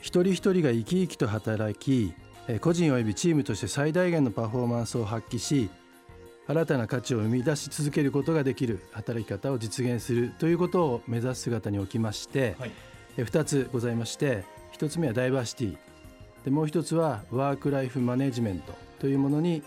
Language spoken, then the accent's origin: Japanese; Moka, Tochigi, Japan; はい、私は栃木県の真岡市になります。